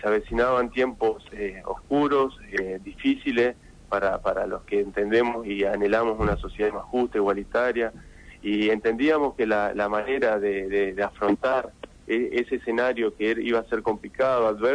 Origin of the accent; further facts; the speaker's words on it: Rosario del Tala, Entre Ríos, Argentina; now in Santa Fe, Argentina; hace 12 años que vivo en Santa Fe, nací y me crié en Rosario del Tala, Entre Ríos, y bueno, y elegí a Santa Fe como la ciudad para vivir.